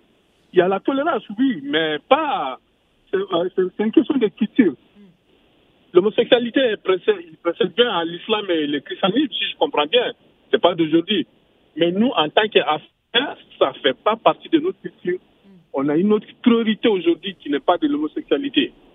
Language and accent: French; Mali; Surtout chez nous, au Mali, des fois, on le brutalise